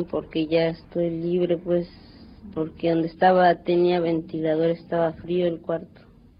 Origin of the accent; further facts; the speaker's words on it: Mexico; now in United States; Cuando nos vinimos de México me sentí triste por mis hermanos